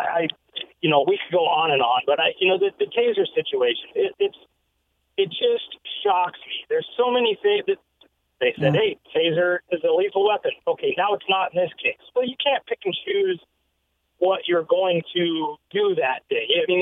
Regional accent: Ireland; And, you know, hey, I'm Irish. Okay. We were slaves as well.

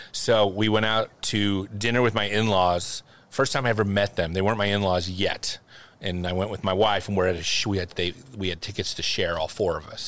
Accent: Philadelphia, Pennsylvania, United States; I'm from Philly, right? Crucifix, cologne, pizza, we all roll together.

